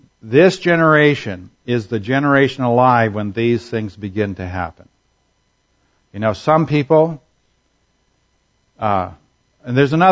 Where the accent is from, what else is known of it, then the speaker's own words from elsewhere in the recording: Alberta, Canada; I was in my hometown in Alberta, I believe it was.